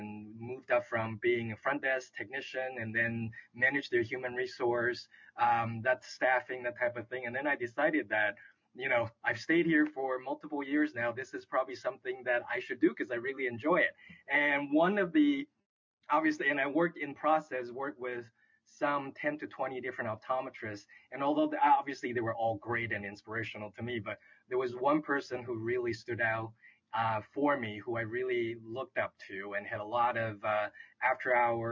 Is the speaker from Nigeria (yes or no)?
no; Vancouver, British Columbia, Canada; I grew up in Vancouver, Canada.